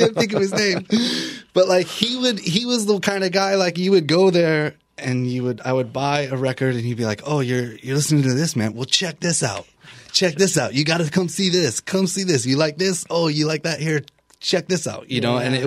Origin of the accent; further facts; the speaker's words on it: Wyoming, United States; I growing up in Wyoming and in the, you know, where we were in Wyoming, and it's kind of people here say the middle of nowhere.